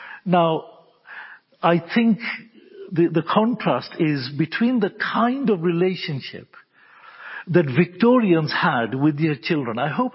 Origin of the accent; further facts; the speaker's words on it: United States; born there; My father was a European. He'd moved to America and I was born in America, but he was a Scandinavian.